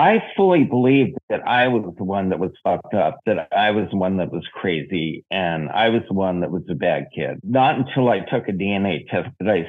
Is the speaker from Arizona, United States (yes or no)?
no; San Diego, California, United States; also born or lived in San Francisco; No, I grew up in San Diego. Shortly after I turned 18, I moved to San Francisco.